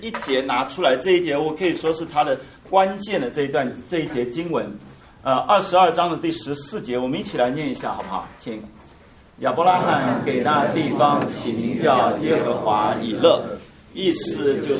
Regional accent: China; 我相信我们中国人讲哈

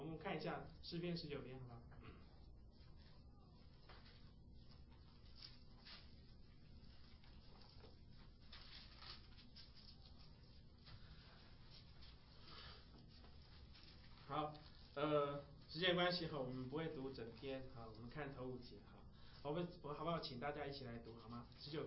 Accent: China; 那这我们中国人最了解，是不是？中国不知道换了多少朝代，是不是？

